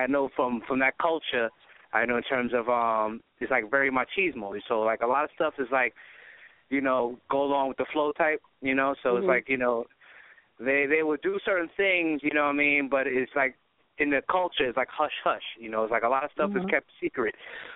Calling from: Mount Vernon, New York, United States; I'm calling from Mount Vernon. You know what I'm saying? Shouting out, peeping out the show.

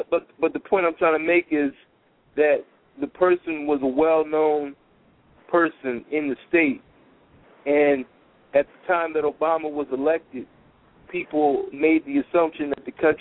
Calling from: Philadelphia, Pennsylvania, United States; I'm calling from Philadelphia, and I'm calling because I'm a voter, and we have an election here in this part of the country next week

